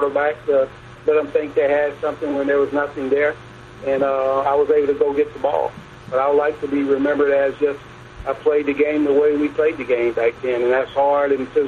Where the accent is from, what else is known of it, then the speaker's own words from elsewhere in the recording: Florida, United States; I used to freeze my butt off because I'm from Florida. I grew up in Florida.